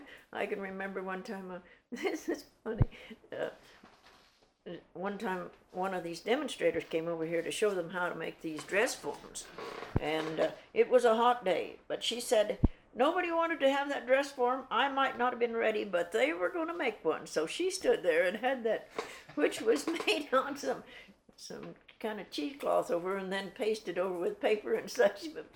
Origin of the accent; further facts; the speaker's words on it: Red Cloud, Nebraska, United States; born there; I was born in Red Cloud, Nebraska.